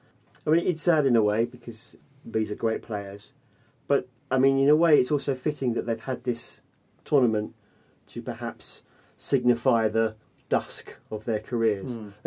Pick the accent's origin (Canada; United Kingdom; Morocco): United Kingdom; England; I mean, as an Englishman.